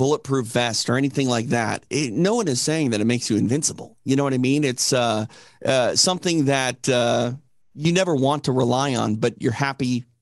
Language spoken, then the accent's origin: English; Midwest, United States; now in Los Angeles, United States; you know, I'm from the Midwest. So like I have family that live, you know, in the rural parts of Minnesota